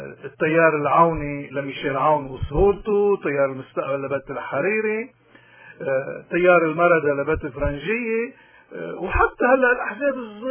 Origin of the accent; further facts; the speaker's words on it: Lebanon; هلا كلبنانيين نحن مش مفروض دائما طبعا نخرج الغرب يعني 100% ونعمل مثله هذا واقع لبنان